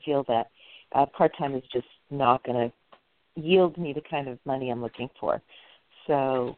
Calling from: California, United States; My pleasure, California.

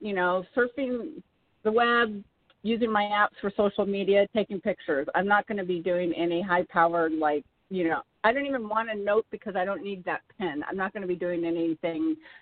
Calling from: Woodland Hills, California, United States; I am actually calling from Woodland Hills, which is 818, but I have an 805 number.

